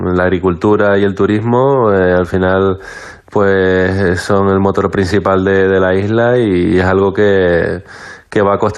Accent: La Palma, Canary Islands, Spain; soy de La Palma, es cierto que entreno en el CAR de Sant Cugat, en Barcelona, y yo viví la erupción allí

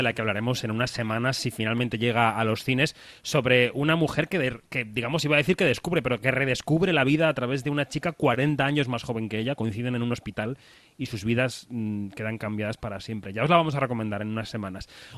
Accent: Madrid, Community of Madrid, Spain; born there; una gran zona, además cerca de donde yo nací, o sea que la conozco muy bien

